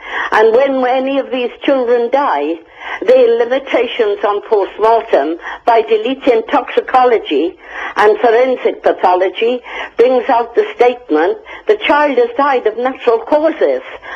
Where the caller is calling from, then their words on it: Bournemouth, South West England, United Kingdom; I'm calling from Bournemouth.